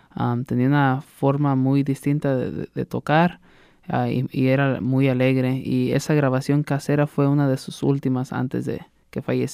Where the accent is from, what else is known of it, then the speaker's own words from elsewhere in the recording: Aquila, Michoacán, Mexico; Yo soy del municipio de Aquila, Michoacán, que es Costa, Sierra Costa.